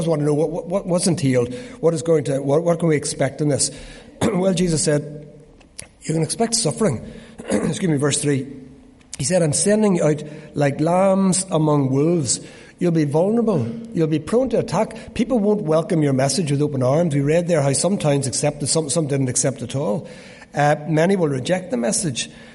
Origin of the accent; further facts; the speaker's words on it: Dundonald, Northern Ireland, United Kingdom; I remember many years ago when I was growing up in Dundonald